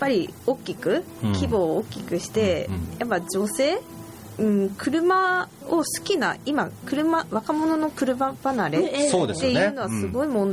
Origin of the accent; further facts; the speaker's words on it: Saga, Japan; 街の中、私佐賀なんですけど、街の中ほぼほぼ軽自動車が走ってるんですよね